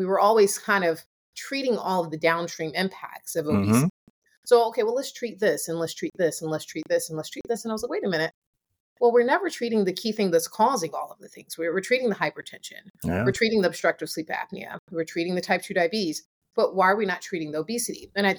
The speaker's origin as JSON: {"language": "English", "town": "Atlanta", "region": "Georgia", "country": "United States", "tie": "born or raised there", "lives_now": "Boston, United States", "said": "Atlanta, which is my hometown, it's obviously not where I live. I'm in Boston now."}